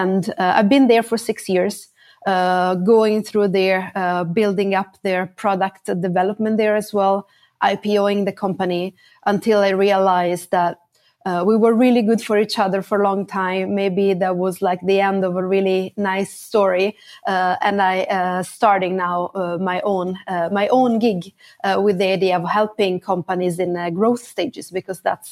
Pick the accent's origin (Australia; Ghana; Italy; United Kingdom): Italy; also born or lived in Milan; now in Sweden; That's when I moved to Sweden. I'm originally from Italy.